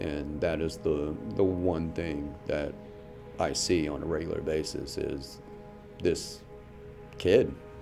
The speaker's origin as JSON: {"language": "English", "town": "Fayetteville", "region": "North Carolina", "country": "United States", "said": "I'm a veteran from Fayetteville, North Carolina"}